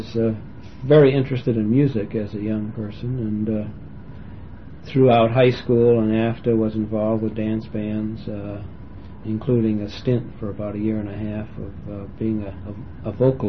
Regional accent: Massachusetts, United States; also born or lived in Rhode Island; Well, I grew up in Massachusetts, born in Rhode Island, grew up in Massachusetts, went all through public schools there during the 30s, graduating from high school in 1939.

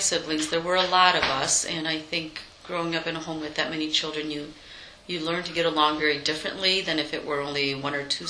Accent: Eau Claire, Wisconsin, United States; Yep, I grew up here in Eau Claire. When we first moved to Eau Claire, we lived down on Hobart Street for several years, and then we moved to Barstow Street

